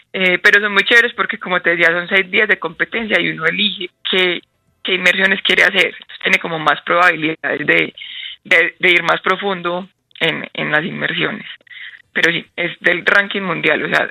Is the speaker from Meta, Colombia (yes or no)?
no; Pereira, Risaralda, Colombia; Yo crecí, nací y crecí en Pereira.